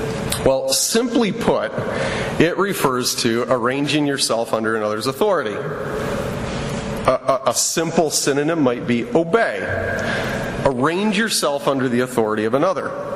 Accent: United States; Because as an American, I don't have to obey people.

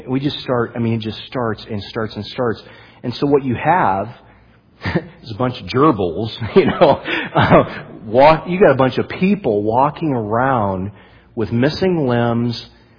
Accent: United States; I'm an American.

